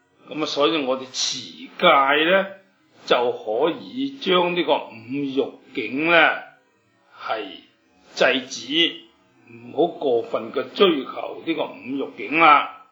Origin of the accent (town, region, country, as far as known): China